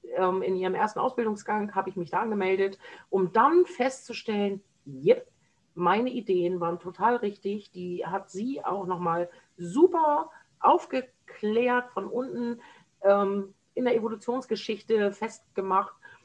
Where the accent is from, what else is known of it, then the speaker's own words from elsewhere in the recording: Germany; So, aber mich als Deutsche macht man irgendwie mit französischem Essen glücklich